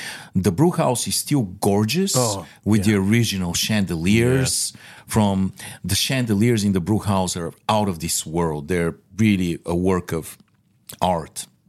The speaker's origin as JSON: {"language": "English", "town": "Sofia", "region": "Sofia Province", "country": "Bulgaria", "tie": "born or raised there", "said": "I know St. Louis better than I know my hometown of Sofia."}